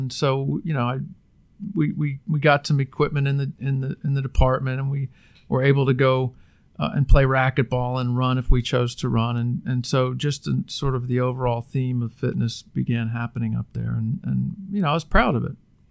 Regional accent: Florida, United States; also born or lived in Washington, D.C.; I was born in Washington, D.C., lived there as an infant, and moved around the country a little bit as my family moved, and ended up in Central Florida. I think it was 1974. Went to elementary, middle, and high school here in Central Florida.

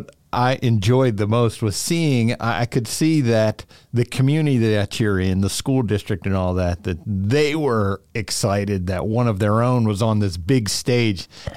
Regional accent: Pennsylvania, United States; I'm from Pennsylvania, basically from like here north, the ASA is not well known.

